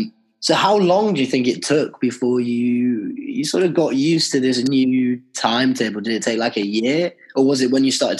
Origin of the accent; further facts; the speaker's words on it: Manchester, North West England, United Kingdom; And if I say I'm from Manchester, then people are like